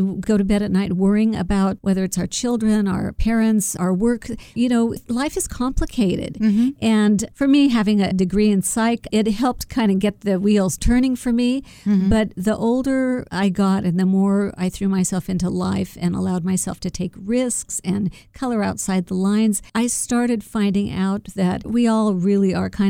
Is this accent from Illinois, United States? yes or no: no; Fresno, California, United States; The beginning of my book is all about growing up in Fresno and you know, my ethnic background.